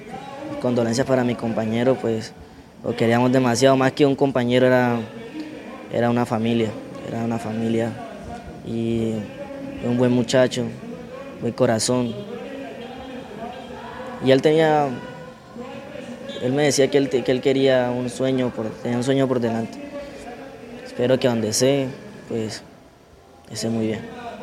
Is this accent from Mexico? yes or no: no; Pelaya, Cesar, Colombia; Yo soy de Pelaya César.